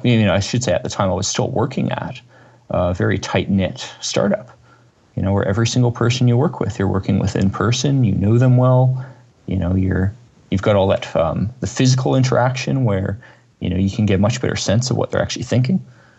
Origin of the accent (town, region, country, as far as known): Toronto, Ontario, Canada; born or raised there